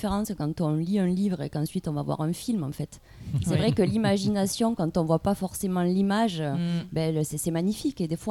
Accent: Occitanie, France; accent: Languedoc; il y a quelques personnes qui dénigrent le Languedoc, qui se sont moquées de mon accent.

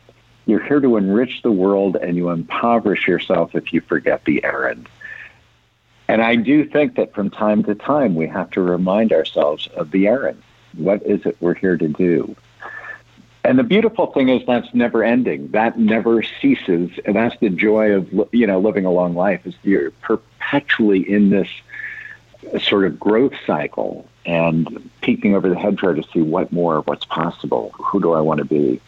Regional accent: San Francisco, California, United States; I grew up in San Francisco. I went to UC Berkeley.

